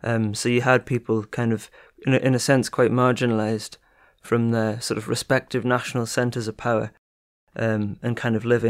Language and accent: English; North East England, United Kingdom; more broadly where we're from is like the Borders, you know, even though we're from Northumberland.